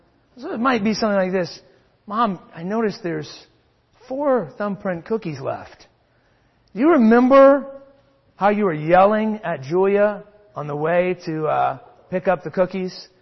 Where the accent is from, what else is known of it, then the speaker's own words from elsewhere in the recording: Circleville, Ohio, United States; For me, growing up, it was the thumbprint cookies from Lindsay's Bakery in Circleville, Ohio, my hometown.